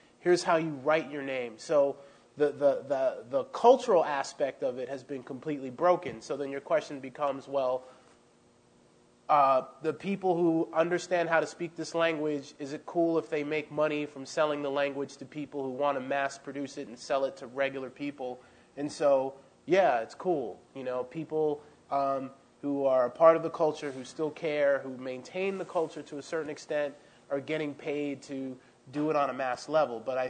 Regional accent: New York City, New York, United States; I grew up in New York City where there's a tradition.

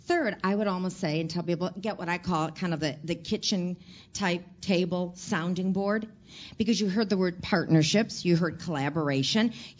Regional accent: Michigan, United States; I was a very proud person when I said to him, I'm originally from Michigan, and I said I was Troop 810 in Girl Scouts

